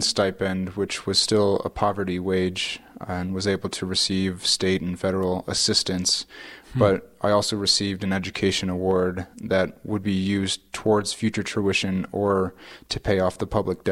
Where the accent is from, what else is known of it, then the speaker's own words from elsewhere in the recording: Livonia, Michigan, United States; I grew up in Livonia, Michigan, a suburb of Detroit.